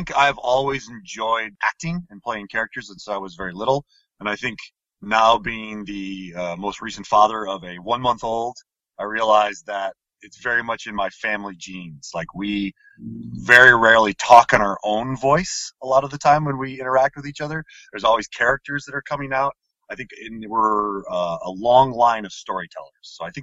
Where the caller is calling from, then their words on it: Alaska, United States; I am calling you from Alaska, so I apologize if the audio quality is a little bit substandard.